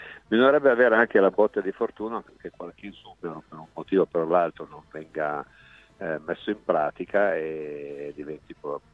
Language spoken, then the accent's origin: Italian; Piedmont, Italy; Io sono piemontese, non posso mangiare all'una.